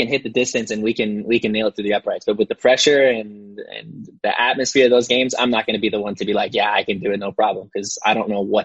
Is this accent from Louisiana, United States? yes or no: no; California, United States; I've born and raised in SoCal.